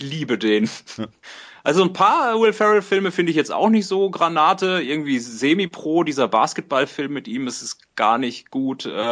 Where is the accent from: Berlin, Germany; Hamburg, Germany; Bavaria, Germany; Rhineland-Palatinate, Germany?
Berlin, Germany; und ich bin aus Berlin.